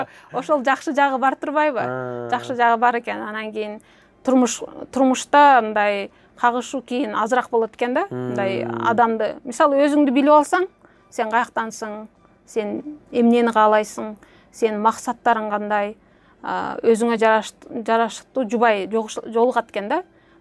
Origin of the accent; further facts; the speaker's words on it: Jalal-Abad, Jalal-Abad Region, Kyrgyzstan; also born or lived in Talas; Анан турмушка байланыштуу биз Таластан мен 2-классымда көчүп кетип, мен Жалалабадда чоңойдум да. Жалалабадда чоңоюп, Жалалабадда физико математикалык мектепти бүттүм.